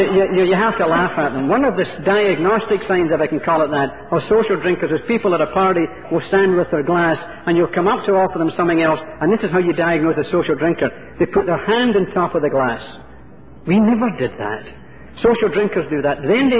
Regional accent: Glasgow, Scotland, United Kingdom; I'm from an alcoholic home. I grew up in Glasgow, Scotland. I'm from an alcoholic home.

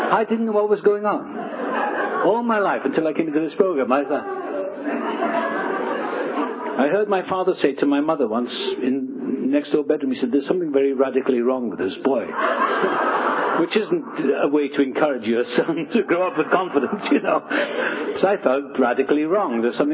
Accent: Wales, United Kingdom; born there; I was born in South Wales.

